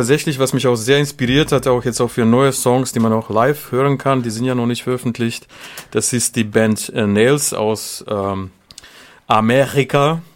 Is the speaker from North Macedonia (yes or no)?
yes; North Macedonia; Also ich komme aus Makedonien, mittlerweile Nordmakedonien oder Mazedonien auch bekannt. Und das slawische Volk, wo ich groß geworden bin, sage ich mal, als orthodox-christlicher